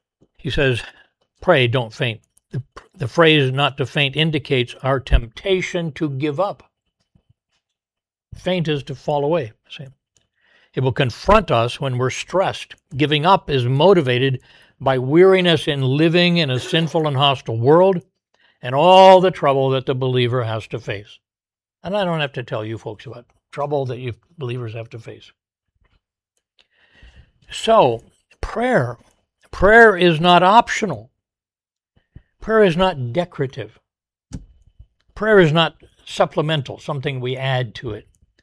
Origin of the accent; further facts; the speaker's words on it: Oxford, Indiana, United States; born there; He worked, my mom and dad worked in a restaurant when I was born in Oxford, Indiana, outside of Lafayette, at a restaurant.